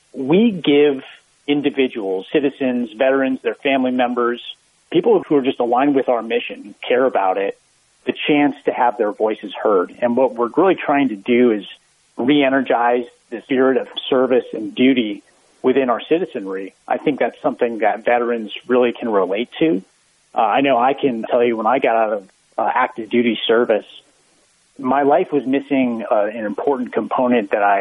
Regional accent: Minnesota, United States; I started my home state, Minnesota, as a field director

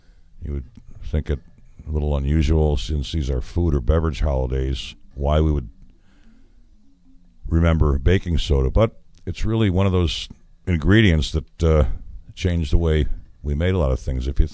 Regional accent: Syracuse, New York, United States; I'm from Syracuse, and near the city is a town called Salve

